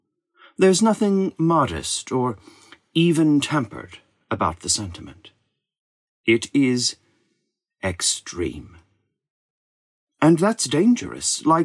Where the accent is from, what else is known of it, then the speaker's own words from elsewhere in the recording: United States; As an American, I have to be careful not to fulfill the stereotype of being overly enthusiastic.